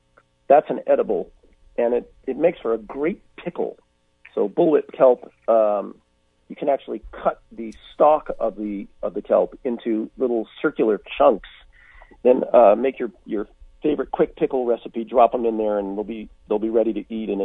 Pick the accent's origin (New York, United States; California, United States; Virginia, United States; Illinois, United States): New York, United States; New York City; I grew up in New York City, okay? I grew up in West Village.